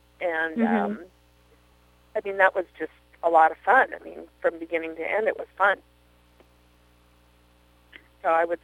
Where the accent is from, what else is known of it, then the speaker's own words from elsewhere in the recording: California, United States; picnicking and that sort of thing were things that I would have normally done anyway growing up in Southern California.